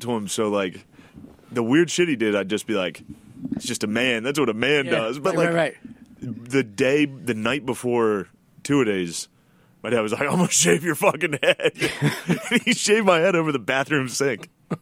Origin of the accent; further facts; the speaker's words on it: Harrisburg, Pennsylvania, United States; Where I'm from, everyone gives a fuck. And I'm from Harrisburg, where, like, it's a Penn State school.